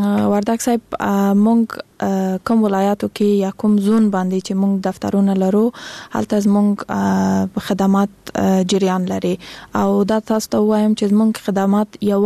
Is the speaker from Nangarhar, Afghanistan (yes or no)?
no; Kandahar, Afghanistan; now in Kabul, Afghanistan; زه خپل د کندهار د ولایت یم